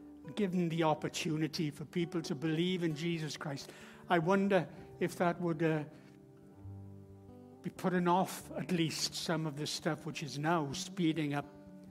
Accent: Wales, United Kingdom; I'm a Welshman, so I'm talking as a Welshman.

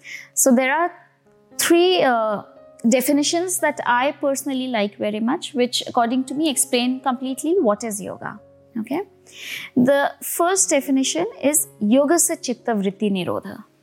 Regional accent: India; You know, we come from India, so it can be hot.

